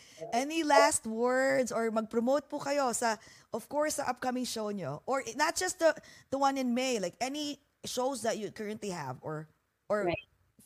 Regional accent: New Jersey, United States; Plus, we're all from New Jersey anyways. Oh. Like, I live in Bayonne, New Jersey.

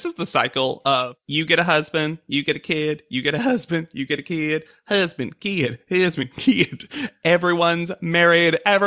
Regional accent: the South, United States; as a Southerner, do I think Southerners are better people? Yes.

